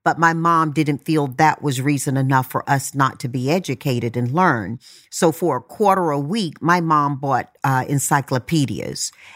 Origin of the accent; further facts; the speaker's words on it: Tarboro, North Carolina, United States; I grew up in Tarboro, North Carolina. There were 11 siblings and mom and dad.